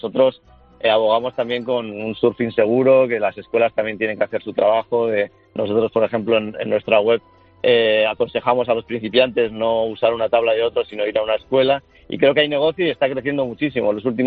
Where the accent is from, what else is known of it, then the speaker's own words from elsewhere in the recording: Zarautz, Basque Country, Spain; Bueno, yo soy natural de Zarauz y por